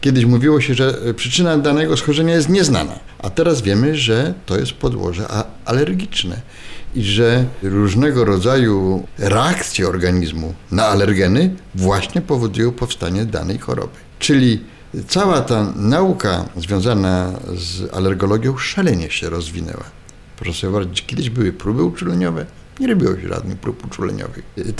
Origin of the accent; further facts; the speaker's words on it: Zabrze, Silesian Voivodeship, Poland; Ja się wychowywałem w Zabrzu, w mieście, gdzie było kilka koksowni.